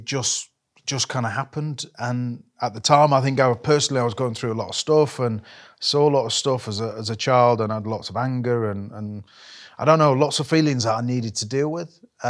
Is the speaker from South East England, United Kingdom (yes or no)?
no; Leeds, Yorkshire and the Humber, United Kingdom; But I always wanted to play for Leeds. It's my hometown club. Everybody in this place wanted to play for the Leeds Rhinos.